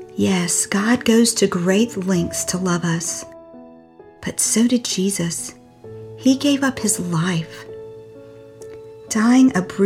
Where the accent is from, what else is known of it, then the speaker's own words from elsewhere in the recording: Clifton, South Carolina, United States; my hometown where I grew up. It's a little town in South Carolina called Clifton. It's actually just a little community outside of Spartanburg.